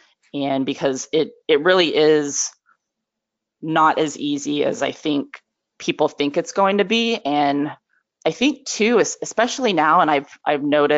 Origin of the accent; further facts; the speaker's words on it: Washington, United States; also born or lived in North Carolina; from 2016 up until I moved away from North Carolina just 6 months ago and am living now back in my home state of Washington